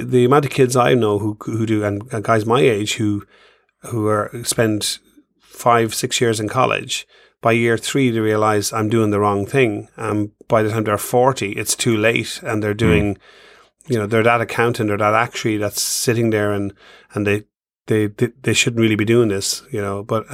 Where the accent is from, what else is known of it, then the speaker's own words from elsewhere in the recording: Ireland; it was alien to me as an Irish person